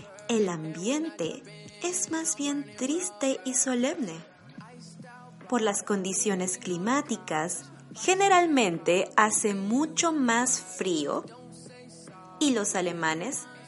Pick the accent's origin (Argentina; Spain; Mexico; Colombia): Mexico; now in Germany; mi choque cultural fue que no es una tradición tan grande como la que se vive en mi país de origen. Pues para los mexicanos, el Día de Muertos nos enseña